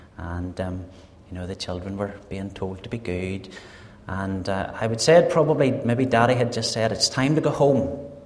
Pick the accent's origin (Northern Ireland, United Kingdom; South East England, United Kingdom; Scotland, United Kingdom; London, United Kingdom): Northern Ireland, United Kingdom; Cookstown; I'm originally from just outside Cookstown, and I was brought up and reared in Cookstown Free Presbyterian Church.